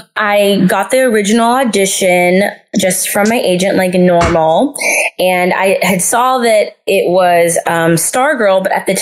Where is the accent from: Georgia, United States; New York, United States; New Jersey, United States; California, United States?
California, United States; Bakersfield; I'm from Bakersfield, California. I'm early 20s.